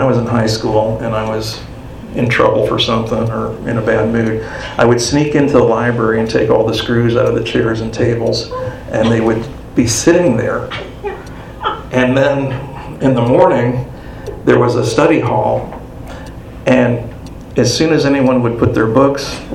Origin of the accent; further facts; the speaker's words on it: Midwest, United States; And especially here in Arizona, I can't drive by the mountains. And back home where I grew up in the Midwest